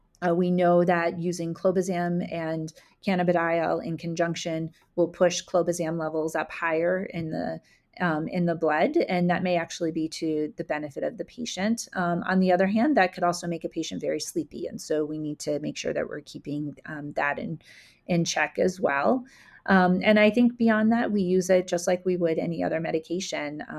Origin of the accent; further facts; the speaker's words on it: Colorado, United States; Well, I think at the beginning you mentioned that I'm from Colorado.